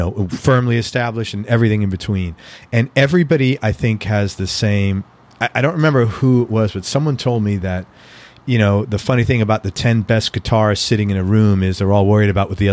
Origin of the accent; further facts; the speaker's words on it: New York, United States; because I grew up in New York, I'm always like trying to look at like what's the angle.